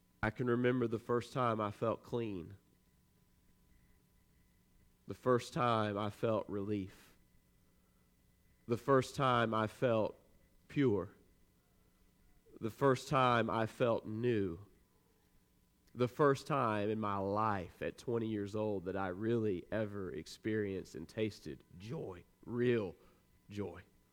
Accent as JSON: {"language": "English", "town": "Dothan", "region": "Alabama", "country": "United States", "tie": "born or raised there", "said": "I was driving around my hometown, Dothan, Alabama."}